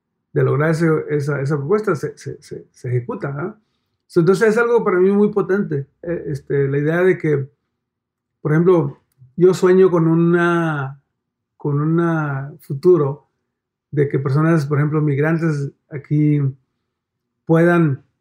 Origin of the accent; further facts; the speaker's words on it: Mexico; particularmente para mí, México, que yo siendo mexicano, me interesa mucho ese cambio